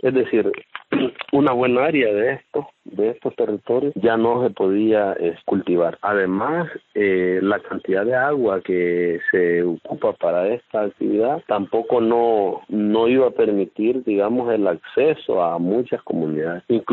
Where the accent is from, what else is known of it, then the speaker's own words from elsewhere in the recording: El Salvador; como pueblo salvadoreño